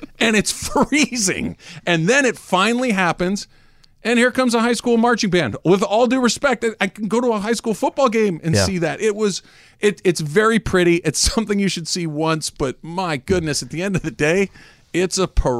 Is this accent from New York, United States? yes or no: no; Arcadia, California, United States; Growing up in Arcadia, which everybody knows, the very next city to the east of Pasadena, right?